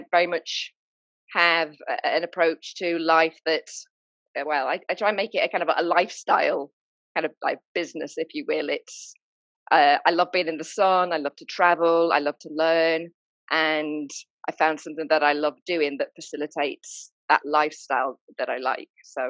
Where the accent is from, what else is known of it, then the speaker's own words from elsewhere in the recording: United Kingdom; I'm British, as you can tell from my accent.